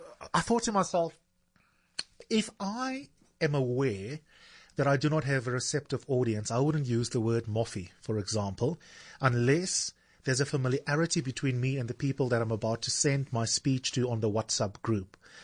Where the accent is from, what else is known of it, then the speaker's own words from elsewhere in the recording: South Africa; my intuitions as a South African, not just as a black South African, but as a South African full stop